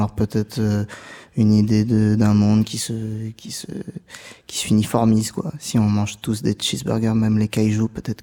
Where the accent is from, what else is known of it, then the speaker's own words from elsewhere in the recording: Orléans, Centre-Val de Loire, France; On a grandi à Orléans et autour avec mon frère.